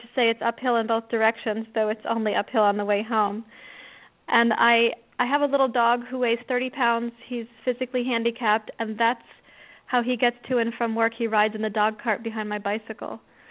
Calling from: Portland, Oregon, United States; Well, I'm calling from Portland, Oregon. I'm calling from my yoga therapy clinic right now.

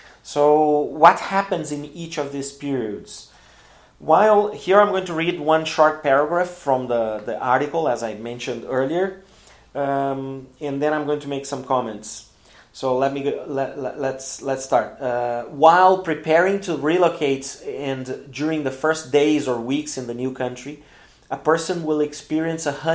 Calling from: Porto Alegre, Rio Grande do Sul, Brazil; English is a second language

